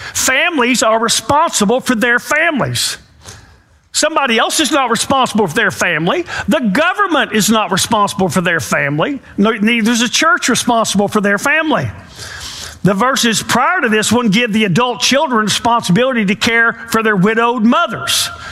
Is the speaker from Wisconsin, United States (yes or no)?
no; Inskip, Tennessee, United States; born there; I was born poor in Inskip. I wasn't born